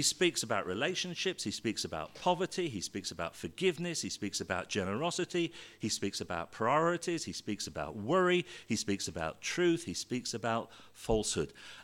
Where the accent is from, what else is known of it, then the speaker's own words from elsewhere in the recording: Leamington Spa, West Midlands, United Kingdom; as you've heard. I'm from Leamington Spa, and I've been coming to the church here at Canley off and on for quite a few years